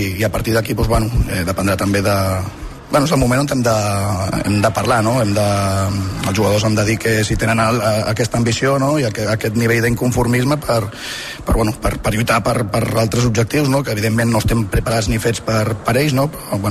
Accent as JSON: {"language": "Catalan", "town": "Mataró", "region": "Catalonia", "country": "Spain", "said": "Jo, bueno, soc de Mataró i vaig començar amb 12 anys, 11 o 12 anys a jugar federat"}